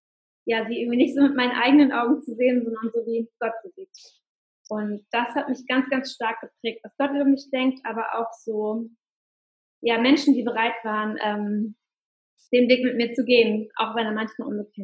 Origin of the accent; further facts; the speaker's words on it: Hamburg, Germany; Ich komme aus Hamburg, das habt ihr jetzt gerade schon gehört wahrscheinlich. Und genau, wohne hier mit meiner kleinen Familie in einer schönen Wohnung.